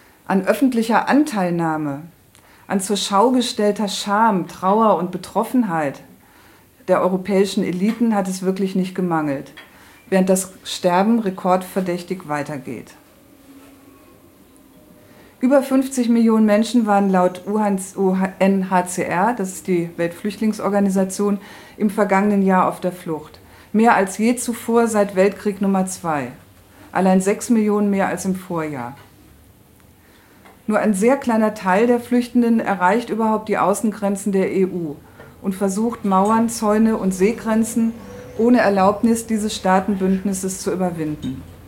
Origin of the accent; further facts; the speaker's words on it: North Rhine-Westphalia, Germany; Ich komme aus dem Ruhrgebiet.